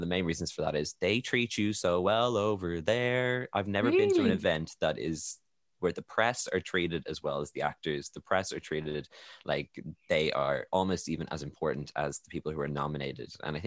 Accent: Ireland; I'm Irish, no. It's beside Britain.

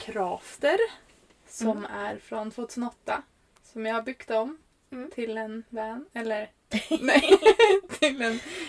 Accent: Stockholm, Stockholm County, Sweden; Jag kommer ju från Stockholm. I botten så är jag ju norrlänning, ja. Men är uppväxt i Stockholm

